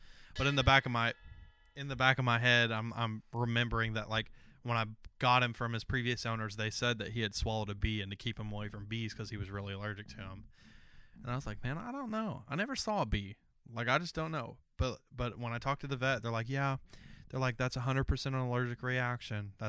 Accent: Tennessee, United States; Well, I grew up in Tennessee and my grandparents had a farm and we would go out there for weeks at a time as kids.

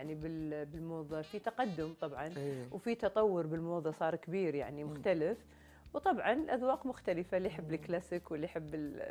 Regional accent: Kuwait; وخدمة حق بلدي الكويت

